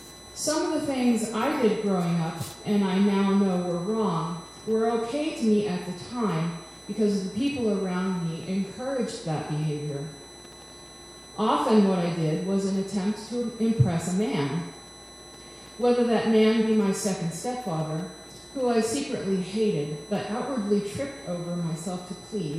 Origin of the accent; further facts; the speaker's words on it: Midwest, United States; when I was growing up in the Midwest during the Reagan-Bush era?